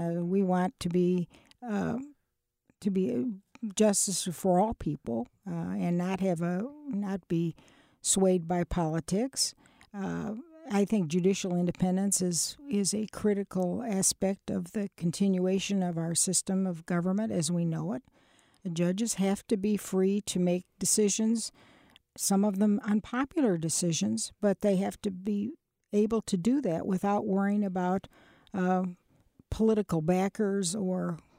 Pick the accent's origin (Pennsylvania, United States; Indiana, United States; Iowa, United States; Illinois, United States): Illinois, United States; Oswego; I grew up in Oswego, which was a small town.